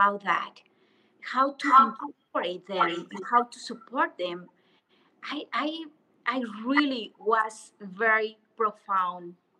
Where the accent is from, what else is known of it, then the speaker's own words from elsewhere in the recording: Mexico; English is a second language; it's unbelievable that I'm from Mexico and I don't know my community.